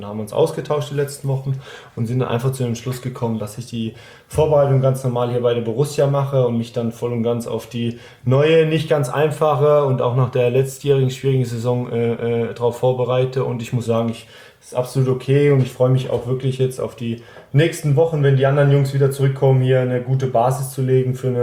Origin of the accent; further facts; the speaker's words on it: Baden-Württemberg, Germany; ich komme aus der Region da, Karlsruhe, Heidelberg.